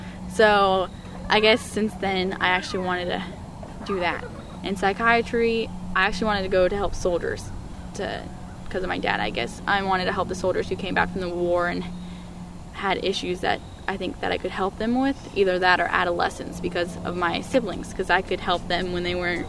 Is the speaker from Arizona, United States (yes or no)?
yes; Tucson, Arizona, United States; also born or lived in Virginia / Germany; I was born in Tucson, Arizona. Then we moved to Virginia because my dad got stationed there. Then he ended up being sent to Egypt. So my mom decided that we'd move back to Tucson. After that, we got sent to Germany.